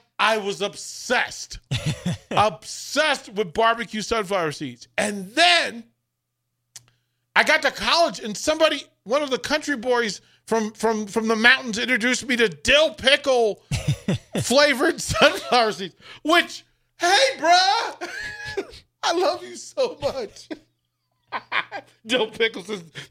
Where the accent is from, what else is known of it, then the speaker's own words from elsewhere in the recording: Virginia, United States; I'm from Virginia, and there was a weird thing. Like, we're actually D.C. We're closer to D.C. than we are Appalachia.